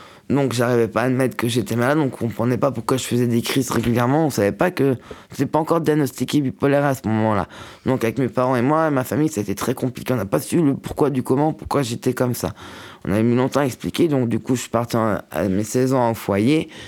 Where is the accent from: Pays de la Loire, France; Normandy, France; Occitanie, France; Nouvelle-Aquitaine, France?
Pays de la Loire, France; Nantes; Moi, j'ai vécu toute une bonne partie de ma vie vers Nantes, l'agglomération nantaise. Je suis né à Nantes. J'étais abandonné vers mes 2 ans dans un foyer de l'ASE à Nantes.